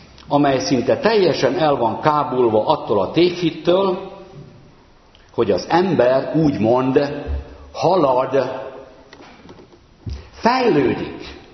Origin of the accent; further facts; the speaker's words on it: Magyaralmás, Fejér, Hungary; a magyaralmási TSC, én ott nőttem fel papgyerekként